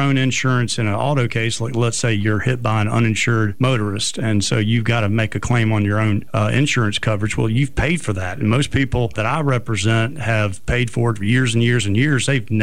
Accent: Mobile, Alabama, United States; You know, I grew up here in Mobile. And, I'm a conservative person

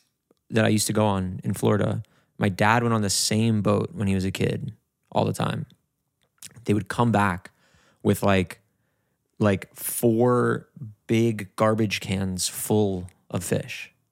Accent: Dublin, Leinster, Ireland; I'm from Ireland.

